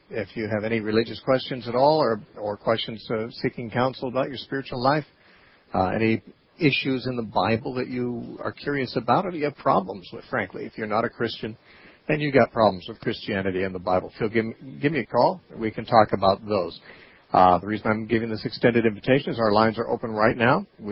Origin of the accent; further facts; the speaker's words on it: Santa Cruz, California, United States; First caller today is Nikos from Santa Cruz in my hometown.